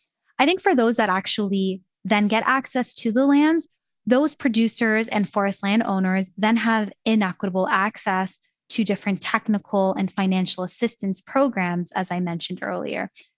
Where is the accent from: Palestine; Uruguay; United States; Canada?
Canada